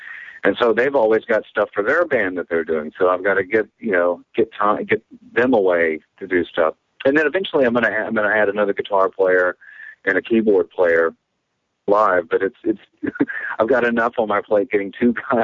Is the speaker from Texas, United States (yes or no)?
yes; Texas, United States; I mean, I'm from Texas, so it's about time I start getting into that.